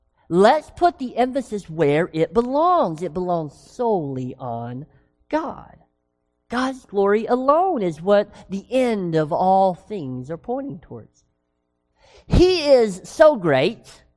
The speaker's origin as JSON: {"language": "English", "region": "Tennessee", "country": "United States", "said": "And yes, I said wash because I am from Tennessee."}